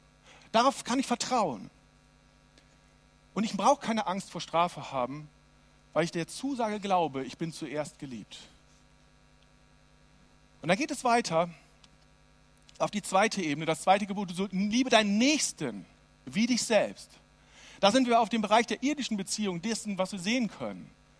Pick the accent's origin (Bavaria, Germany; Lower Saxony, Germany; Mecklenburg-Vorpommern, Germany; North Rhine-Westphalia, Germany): Lower Saxony, Germany; Also ich komme aus dem Herzen Ostfrieslands. Ja? Da bin ich groß geworden.